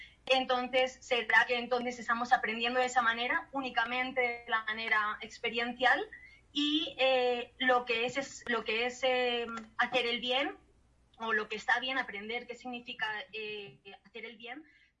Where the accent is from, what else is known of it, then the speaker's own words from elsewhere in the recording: Spain; born there; yo pues soy nacida en España